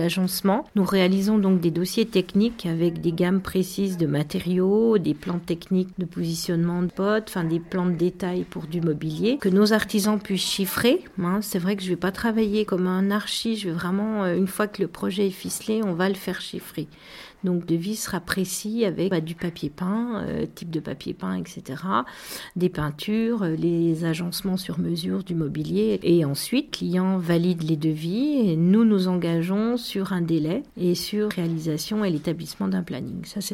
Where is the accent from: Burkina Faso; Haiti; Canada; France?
France; Bourgogne-Franche-Comté; je suis revenue, donc on est quand même fidèles, et puis voilà, Médine Jura, c'est le Jura, donc je suis jurassienne. Nous sommes à Lons